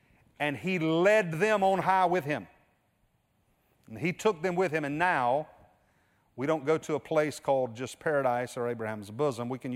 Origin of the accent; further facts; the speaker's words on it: Gloversville, New York, United States; Now, I'm from Gloverville, so everybody chill out. That was no disrespect. That's home. That's where my mom and dad still live. I love Gloverville.